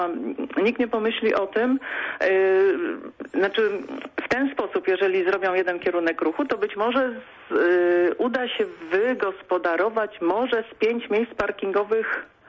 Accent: Swoboda, Greater Poland Voivodeship, Poland; Ale mieszkam od urodzenia na Swobodzie.

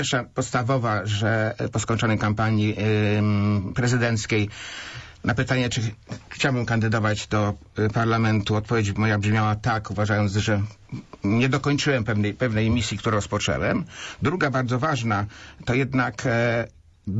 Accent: Poznań, Greater Poland Voivodeship, Poland; jako Poznaniak, jako Wielkopolanin

